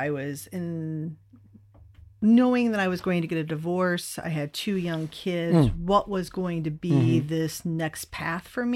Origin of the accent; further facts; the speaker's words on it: Eldridge, Iowa, United States; I did. I grew up in Eldridge. My dad, 91 years old, is still living in the same house in Eldridge that they brought me home in the hospital.